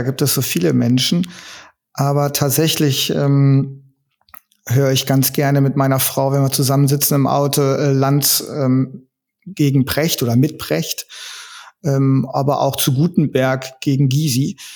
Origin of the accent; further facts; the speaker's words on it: Ratingen, North Rhine-Westphalia, Germany; Ja, ich komme hier aus der Stadt Ratingen. Das ist im Kreis Mettmann, also umgehend von der schönen Stadt Düsseldorf.